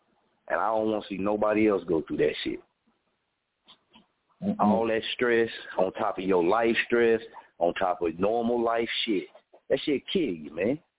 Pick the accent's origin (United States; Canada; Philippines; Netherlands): United States; Muskogee, Oklahoma; I'm a Okie. I'm from Muskogee.